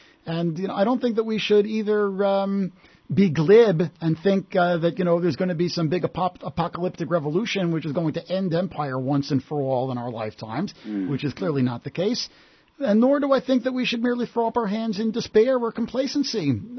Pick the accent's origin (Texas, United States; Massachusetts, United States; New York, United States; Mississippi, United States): New York, United States; Jackson Heights; Elmhurst. I grew up near there. I grew up in Jackson Heights.